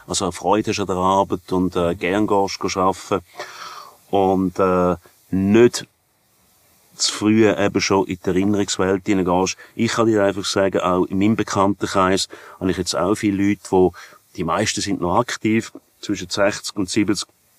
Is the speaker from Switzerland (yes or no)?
yes; Switzerland